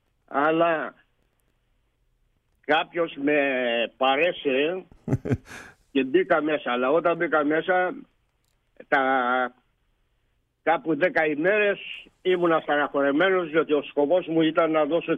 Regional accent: Central Greece, Greece; Κατάγομαι από τα Δερβενοχώρια, που δεν βλέπω ούτε τη θάλασσα. Το μόνο μπάνιο που είχα μάθει, το είχα μάθει στον Ασοπό ποταμό.

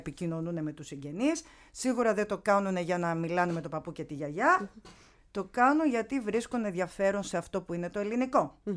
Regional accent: Greece; τους λέω ότι εγώ εκτιμώ την ελληνική γλώσσα όχι επειδή τυχαίνει να είμαι Ελληνίδα.

